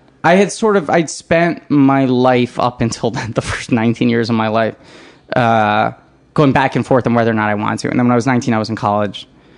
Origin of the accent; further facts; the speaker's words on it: New York City, New York, United States; I grew up in New York City, yeah.